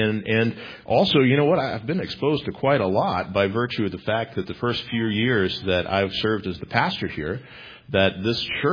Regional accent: Texas, United States; I grew up in Texas. I grew up in a Southern Baptist background.

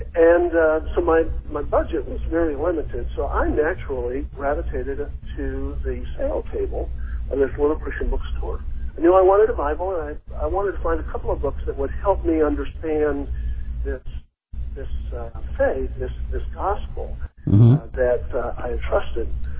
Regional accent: Dallas, Texas, United States; also born or lived in Houston; Well, I am one of those obnoxious Texans. I grew up I was born in Houston, raised in Dallas

